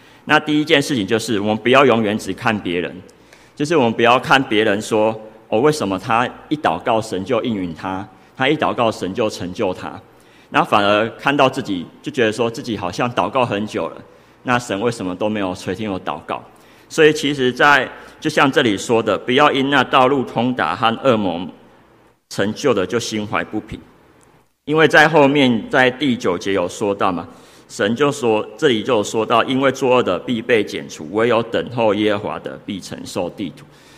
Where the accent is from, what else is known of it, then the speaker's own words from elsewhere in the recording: Taiwan; 那为什么有时候我们台湾人为什么不喜欢等待呢？